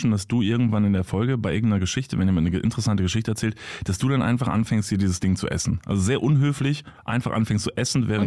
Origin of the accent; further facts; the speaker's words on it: Kevelaer, North Rhine-Westphalia, Germany; Aus Kevela heißt das, ist so ein Wallfahrtsort an der holländischen Grenze.